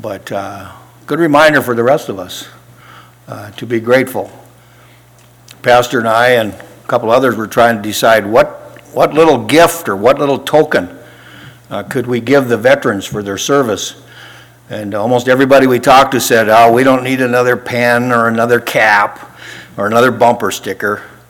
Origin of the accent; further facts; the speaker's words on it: United States; I was raised in America, I love America, I love the flag